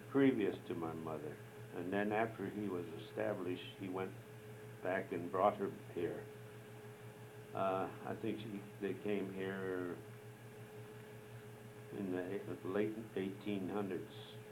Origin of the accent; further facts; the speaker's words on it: Los Angeles, California, United States; born there; I was born in Los Angeles, California.